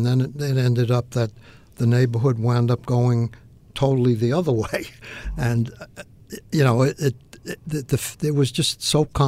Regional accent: Woodhaven, New York, United States; I grew up in Woodhaven, Queens.

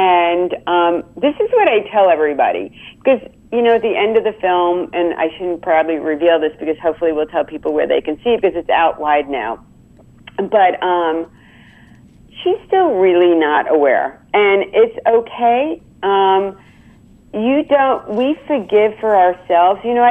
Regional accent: Long Island, New York, United States; I grew up on Long Island at a time and a place where having a nose job was a rite of passage

